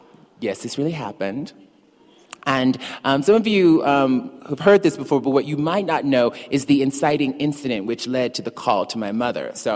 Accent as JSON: {"language": "English", "region": "the South", "country": "United States", "said": "And I was from the Black Church of the South, and so, you know, Black women in the South also fan themselves very much like Scarlett O'Hara with a handheld fan."}